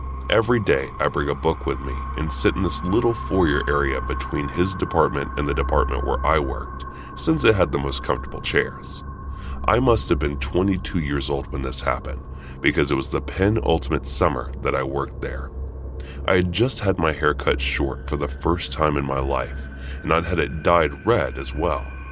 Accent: United Kingdom; I'm British

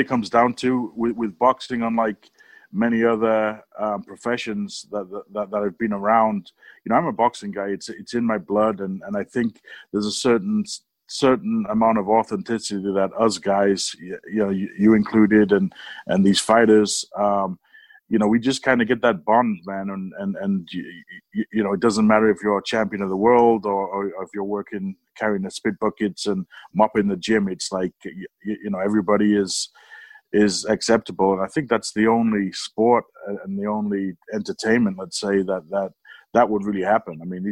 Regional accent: Barrow-in-Furness, North West England, United Kingdom; I was born and raised in Cumbria, in Barrow-in-Furness area, a little village just outside of Barrow, which is a shipbuilding community.

